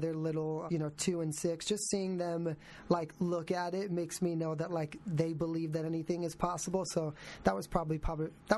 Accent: New York, United States; I grew up in New York and you travel there as a kid to the city

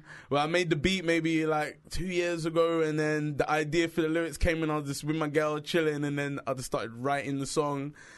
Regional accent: London, United Kingdom; I'm from South London.

